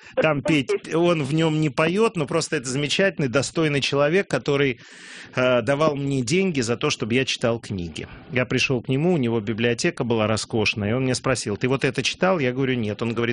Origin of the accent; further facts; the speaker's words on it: Ukraine; now in Russia; То есть я с Украины, где, казалось бы, борщ это, так сказать, та-та-та-та-та, да?